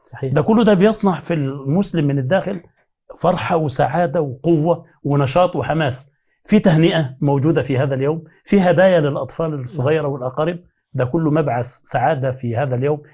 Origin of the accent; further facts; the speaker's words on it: Upper Egypt, Egypt; نبدأ نفطر عندنا في الصعيد يا سيدنا.